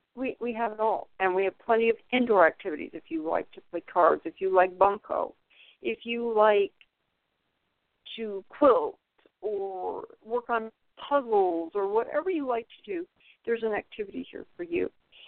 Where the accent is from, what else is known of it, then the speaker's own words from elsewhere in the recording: California, United States; moved away as an adult; We moved here from California. I am a native Californian. I spent my whole life in California